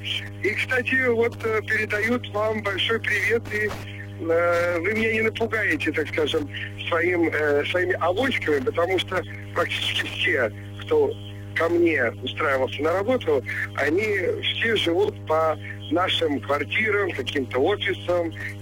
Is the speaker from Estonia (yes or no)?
no; Bulgaria; now in Moscow, Russia; я тоже не коренной москвич, так скажем, я тоже с другой стороны Черного моря, с Болгарии